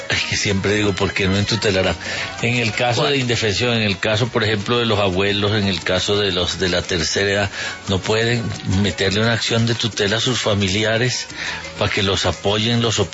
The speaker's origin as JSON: {"language": "Spanish", "country": "Colombia", "said": "los derechos que nosotros como colombianos tenemos"}